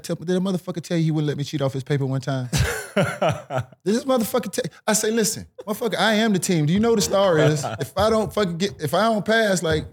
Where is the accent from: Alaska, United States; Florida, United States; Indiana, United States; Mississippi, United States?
Florida, United States; Miami; Growing up in Miami, it was just Cuban and black.